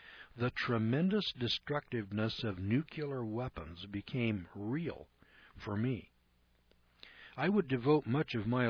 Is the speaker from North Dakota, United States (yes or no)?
no; Los Alamos, New Mexico, United States; Growing up in Los Alamos, New Mexico, I was captivated by the subject of nuclear war, and somehow it became my career path.